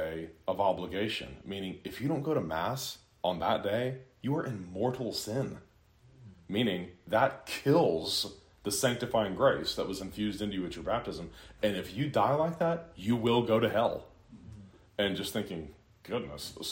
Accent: Cincinnati, Ohio, United States; Growing up in Cincinnati, like, you guys have heard me tell you the stories about, like, all my friends were Catholic

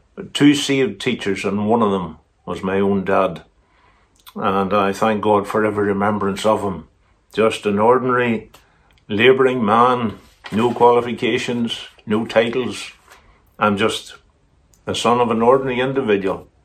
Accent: Northern Ireland, United Kingdom; born there; It's by his grace that I was born in Protestant Ulster.

